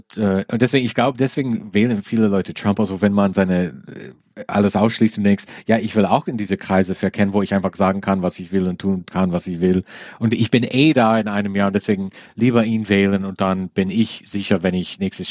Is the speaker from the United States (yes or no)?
yes; United States; German is a second language; ich bin auch Amerikaner, ich will, dass mein Land erhalten bleibt.